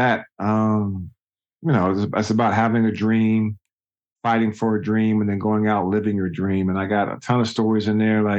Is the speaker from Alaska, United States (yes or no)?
yes; Juneau, Alaska, United States; I think about a 12-year-old kid growing up in Juneau, Alaska, that's telling his parents, his siblings, his big sis, his younger brothers, younger sisters, anybody that'll listen to him that, you know, when I get older, I'm going to go to the NBA, coming from Alaska.